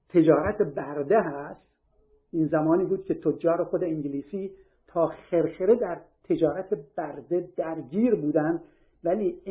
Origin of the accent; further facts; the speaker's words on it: Iran; به عنوان یک ایرانی، به عنوان کسی که وطنش رو دوست داره